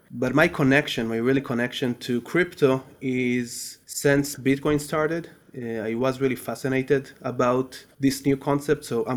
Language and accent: English; Israel; I'm coming up from Israel